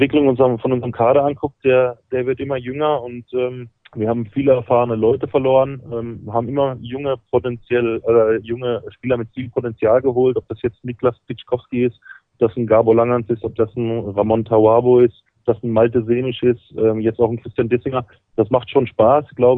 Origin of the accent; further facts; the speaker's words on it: Freiburg, Baden-Württemberg, Germany; Ich komme zwar aus Freiburg, das liegt zwar eine Ecke von hier entfernt, das sind über 600 Kilometer